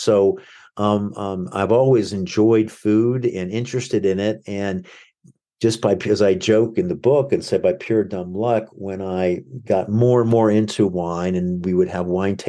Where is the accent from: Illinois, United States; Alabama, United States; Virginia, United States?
Virginia, United States; Alexandria; I grew up in the Washington, D.C. area in Alexandria, Northern Virginia